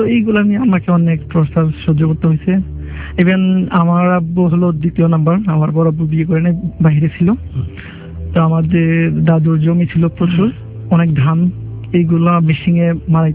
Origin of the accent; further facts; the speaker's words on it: Narsingdi, Dhaka Division, Bangladesh; now in Dhaka, Bangladesh; নরসিংদী থেকে আসছি।